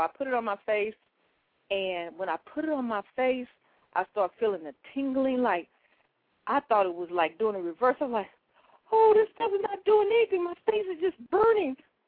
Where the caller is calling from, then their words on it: St. Louis, Missouri, United States; I'm calling from St. Louis.